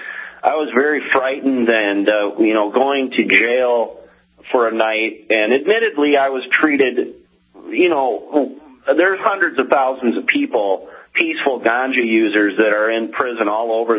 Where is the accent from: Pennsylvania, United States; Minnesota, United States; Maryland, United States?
Minnesota, United States; Minneapolis; they're 21 years of growing up in North Minneapolis and being around, people that are supposedly, gangsters and things like this.